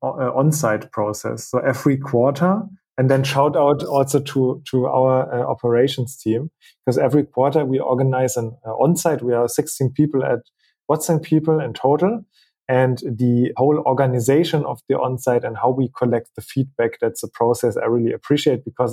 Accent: Berlin, Germany; English is a second language; I'm from Berlin.

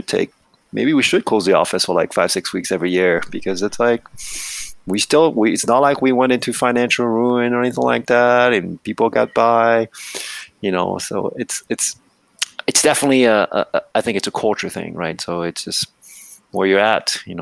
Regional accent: France; It's like, you know, when growing up in France, I mean, we would take, like, these vacations in the summertime. We'd go, like, you know, we'd come to the US for like 2 months at a time

